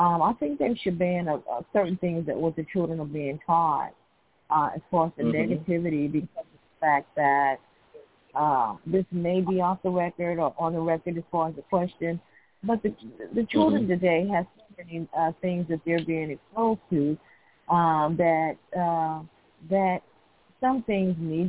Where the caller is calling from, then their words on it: Alabama, United States; I'm calling from Alabama.